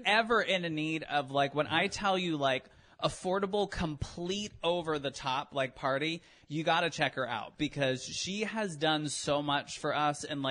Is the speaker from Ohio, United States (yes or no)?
yes; Toronto, Ohio, United States; I grew up in Toronto, Ohio, which yes, there is a Toronto, Ohio for everyone like looking at me. It's fine. It's really a McDonald's and a Rite Aid.